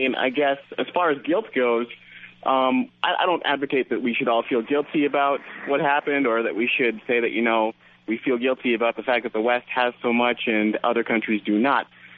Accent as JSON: {"language": "English", "country": "Canada", "moved": "yes", "lives_now": "United States", "said": "No, I'm a Canadian. I live here in the States, and I come from another country just north of the border."}